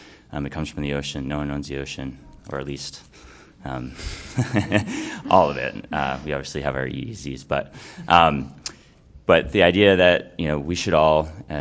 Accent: Martha's Vineyard, Massachusetts, United States; So I come from Martha's Vineyard, Massachusetts. And I grew up in a very unique place where I knew my fishermen, I knew where my seafood was coming from.

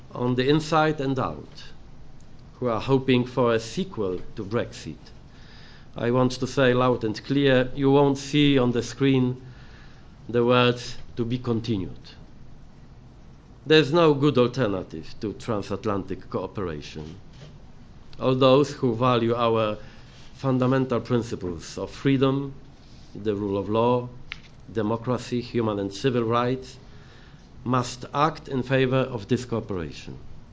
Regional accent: Gdańsk, Pomeranian Voivodeship, Poland; it was in my hometown of Gdańsk

